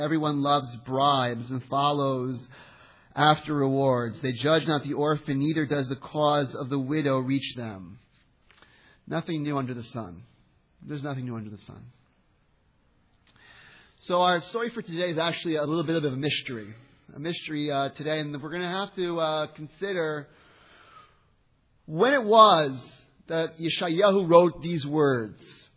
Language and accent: English; New Jersey, United States; when I tell this guy that I'm a rabbi from New Jersey, is he going to let me into the country?